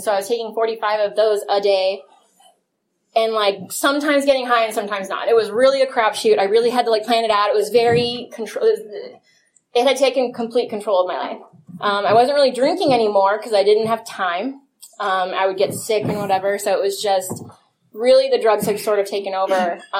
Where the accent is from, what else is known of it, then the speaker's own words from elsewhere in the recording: San Jose, California, United States; I'm from San Jose.